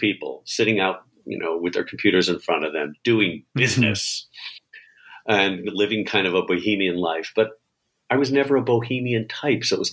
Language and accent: English; New York, United States; even though I'm an urban, like I'm a New Yorker. I am a New Yorker, but it just got too much for me after a while. And I liked more space.